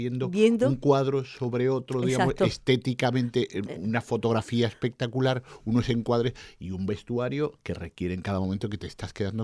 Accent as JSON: {"language": "Spanish", "country": "Spain", "said": "O sea, por eso te digo, pues, ¿de dónde eres? De España."}